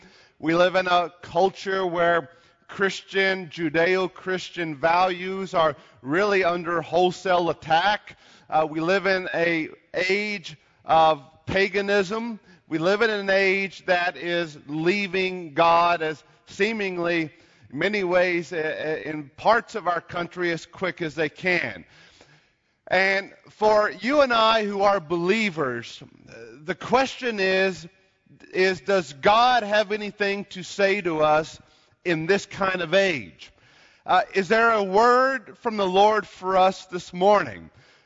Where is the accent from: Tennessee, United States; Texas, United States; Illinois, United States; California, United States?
Tennessee, United States; I'm from East Tennessee. I forgot that there are places under curfew.